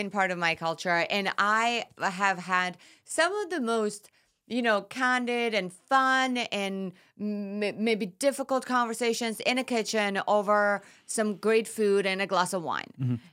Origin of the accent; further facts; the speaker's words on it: Georgia; I'm from Georgia, which is in Eastern Europe. Food and hospitality has always been a really large part of our culture.